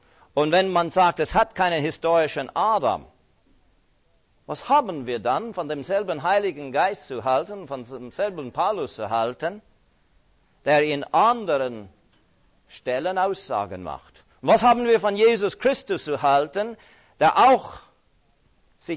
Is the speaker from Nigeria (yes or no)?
no; Canada; Und das war für mich als Kanadier, der nur kurz damals in Europa war, schon als Geograf ein Erlebnis.